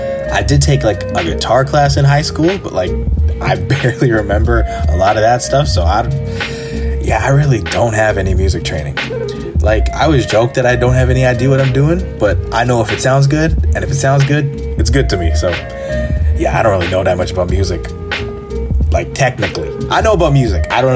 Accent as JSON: {"language": "English", "town": "Edmonton", "region": "Alberta", "country": "Canada", "said": "I'm from Edmonton, Alberta, Canada."}